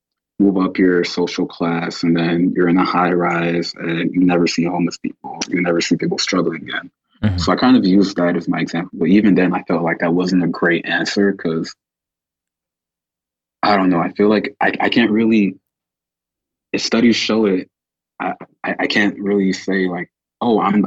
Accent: Chicago, Illinois, United States; growing up in Chicago, I have constant reminders

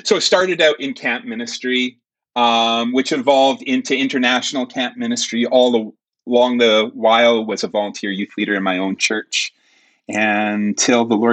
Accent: Manitoba, Canada; Hey, I am from Southern Manitoba. I've spent most of my life here. Which is in Canada, the Great White North.

